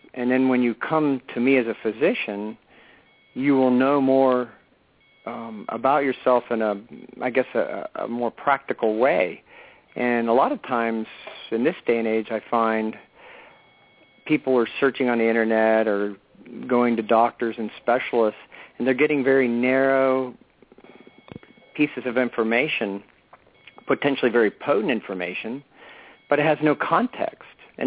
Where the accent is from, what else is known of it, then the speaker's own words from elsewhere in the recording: Miami, Florida, United States; And growing up in Miami, Florida, I spent a lot of time in the ocean, just really was connected to that.